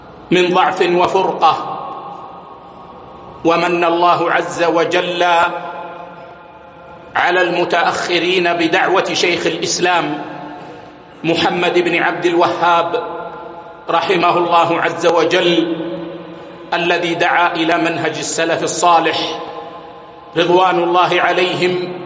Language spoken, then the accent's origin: Arabic; Saudi Arabia; وأحضروهم إلى بلادنا السعودية،